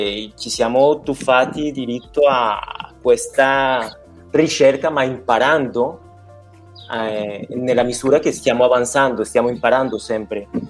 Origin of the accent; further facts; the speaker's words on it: Colombia; Io vengo dalla Colombia, allora ho anche un approccio un po' diverso culturalmente alla creazione